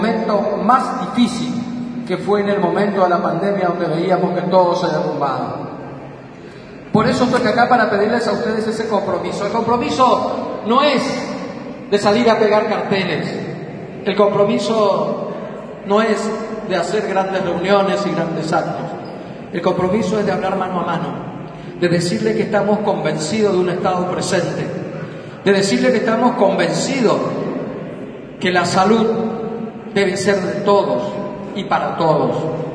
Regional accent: Misiones, Argentina; en este lugar de la Argentina, como en otros, pero en este, de mi tierra colorada

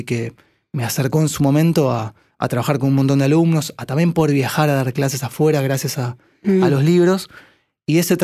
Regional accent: Buenos Aires, Argentina; soy un porteño. Se me nota en la cara, sí. Se me nota en la forma de hablar

